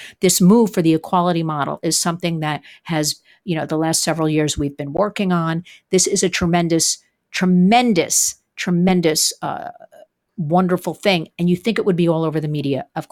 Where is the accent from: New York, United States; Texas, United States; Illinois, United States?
New York, United States; We thought perhaps we could get New York State, my home state, to be the leader